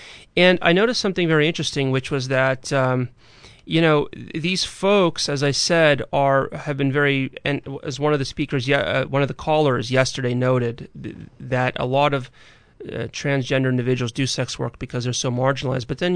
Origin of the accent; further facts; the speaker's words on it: Pennsylvania, United States; now in New York, United States; Well, originally when I came to New York, I'm from Pennsylvania.